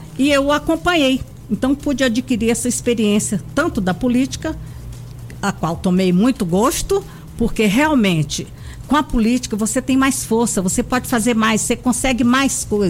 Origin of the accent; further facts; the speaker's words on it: Floriano, Piauí, Brazil; now in Brasília, Brazil; eu sou de Floriano, Piauí, tá? Mas estou em Brasília desde 1964.